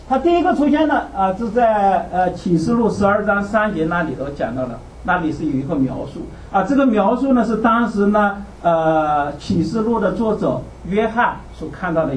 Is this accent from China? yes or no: yes; China; 我因为我来自大陆的，所以说我同样借用于这个题目跟弟兄姐妹们作为一些分享啊。